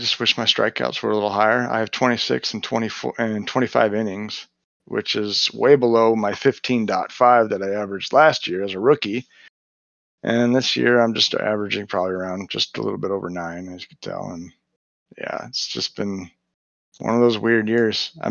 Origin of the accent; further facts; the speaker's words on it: Seattle, Washington, United States; Well, we're both from Seattle.